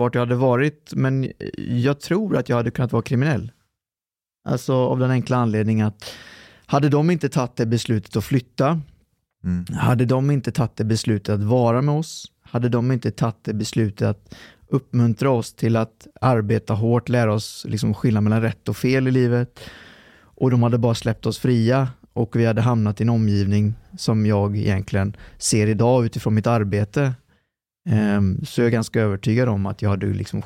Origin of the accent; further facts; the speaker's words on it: Lidköping, Västra Götaland County, Sweden; Och så hamnade vi i Lidköping. Och där växte vi upp i tryggheten.